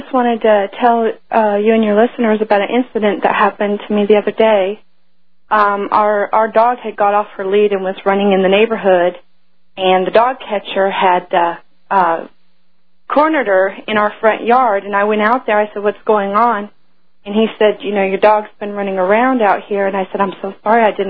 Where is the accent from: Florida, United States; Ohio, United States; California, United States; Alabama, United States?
California, United States; Right, and I'm not originally from this state. I'm originally from California, and back before September 11th happened.